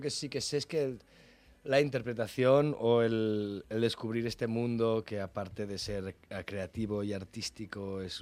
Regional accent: Rupià, Catalonia, Spain; Yo tengo muchos, mi pueblo, Rupià.

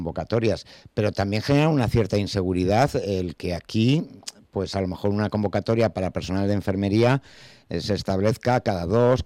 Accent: Spain

